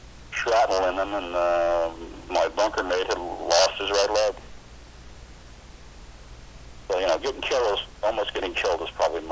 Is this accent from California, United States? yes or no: no; Hawaii, United States; I guess because of my growing up in Hawaii, there are good Asians and bad Asians